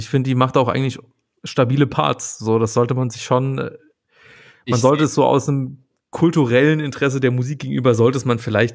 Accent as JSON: {"language": "German", "region": "Saarland", "country": "Germany", "said": "Ich komme ja original aus dem Saarland."}